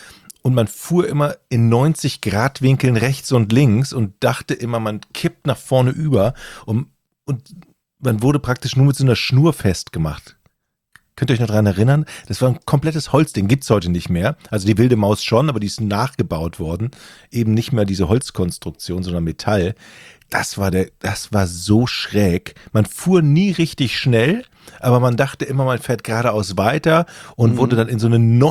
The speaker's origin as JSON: {"language": "German", "town": "Düsseldorf", "region": "North Rhine-Westphalia", "country": "Germany", "said": "Ich komme ja aus Düsseldorf."}